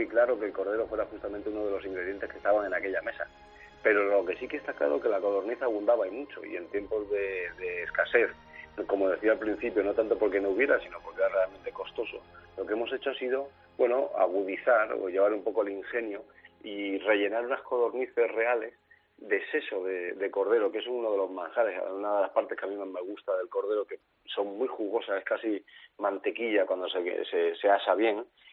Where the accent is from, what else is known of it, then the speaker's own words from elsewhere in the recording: Alicante, Valencian Community, Spain; Yo soy de aquí de Alicante, el turrón es muy típico